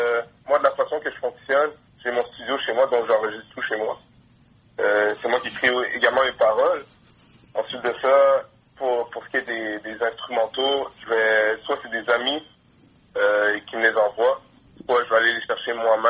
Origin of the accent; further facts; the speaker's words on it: Quebec, Canada; born there; Moi, je suis né au Québec. Mais mon père est né à New York. Parce que notre grand-père est ambassadeur de la République démocratique du Congo. Donc, mon père est né à New York, et ma mère est née en Haïti.